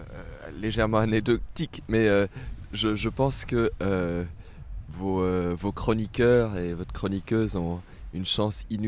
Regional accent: Germany; French is a second language; voilà, je suis allemand et j'ai beaucoup de respect pour la France

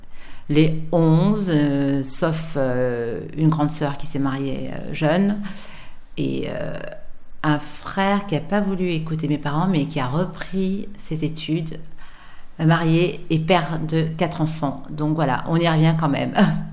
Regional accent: Lyon, Auvergne-Rhône-Alpes, France; je suis née à Lyon et j'ai grandi ici, ce qui fait que c'est devenu mes racines. Et je me suis assumée comme citoyenne française à part entière.

